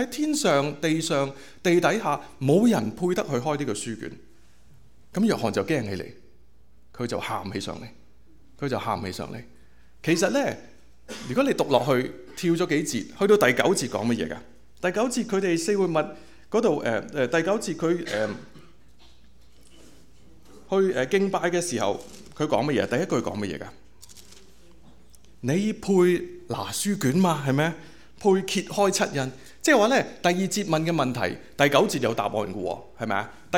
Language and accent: Chinese; Hong Kong; 我們香港人就很明白生命麵包